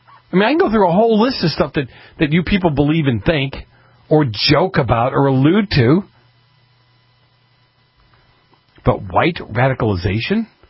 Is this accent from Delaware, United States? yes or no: no; Massachusetts, United States; now in California, United States; I grew up in Massachusetts. I know lots of areas of Cambridge, but they probably changed over the last 25 to 30 years that I've been here in California.